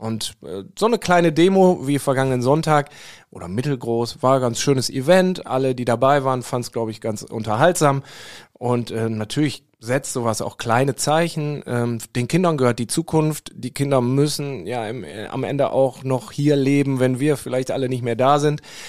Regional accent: North Rhine-Westphalia, Germany; ich komme aus dem Münsterland, ich habe in Münster studiert, da ist eine Fahrradstadt.

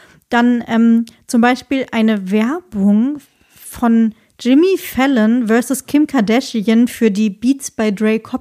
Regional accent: Marburg, Hesse, Germany; die haben ja gerade einen Film veröffentlicht, der in meiner Heimatstadt Marburg gedreht wurde und spielt.

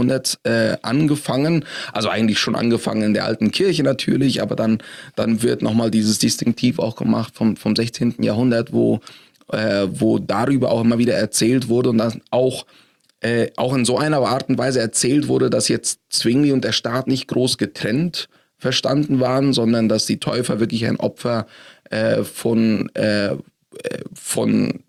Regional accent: Paraguay; ich bin so zweisprachig aufgewachsen in Paraguay und das war auch unsere Lebenswelt.

